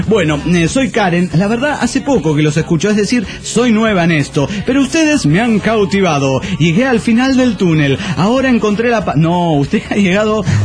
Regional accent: Tasquillo, Hidalgo, Mexico; en mi pueblo natal, Tasquillo, Hidalgo, siendo un lugar donde se practica mucho la agricultura

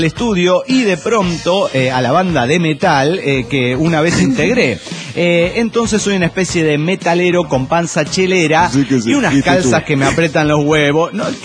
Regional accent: León, Guanajuato, Mexico

